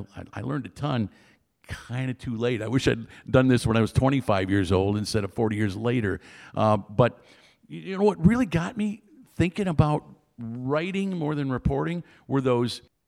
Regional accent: Detroit, Michigan, United States; I'm from Detroit.

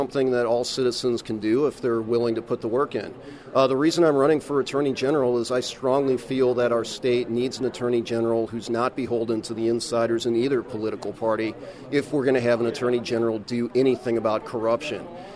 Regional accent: Waterloo, Illinois, United States; I grew up in Waterloo, Illinois, which is down by St. Louis, Missouri.

